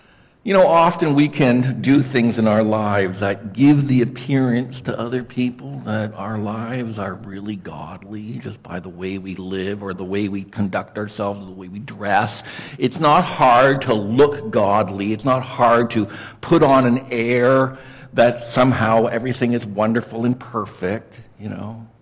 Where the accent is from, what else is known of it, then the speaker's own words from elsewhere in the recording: Toronto, Ontario, Canada; Well, I grew up in Toronto, went to church in Toronto, a big church